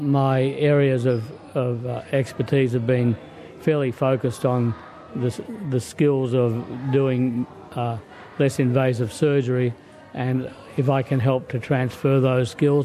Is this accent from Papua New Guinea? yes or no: yes; Papua New Guinea; I grew up in New Guinea from young childhood, and that's where I feel very comfortable at a leisure level.